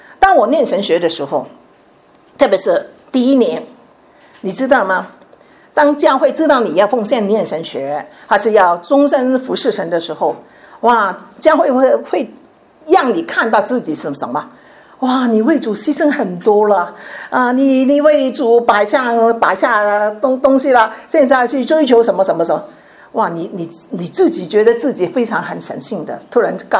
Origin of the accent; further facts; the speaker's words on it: Chaozhou, Guangdong, China; 当然我是潮州人